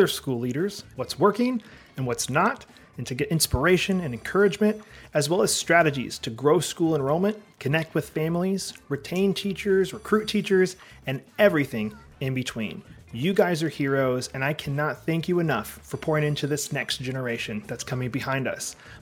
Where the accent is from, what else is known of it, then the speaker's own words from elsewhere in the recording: Alaska, United States; So I grew up in Alaska, and people say like after negative 10, it's like, it's just cold.